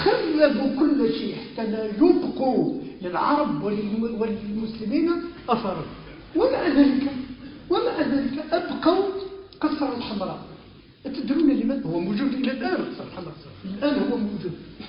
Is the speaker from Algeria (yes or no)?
yes; Algeria; ودرس هنا في الجزائر، عندنا في الجزائر.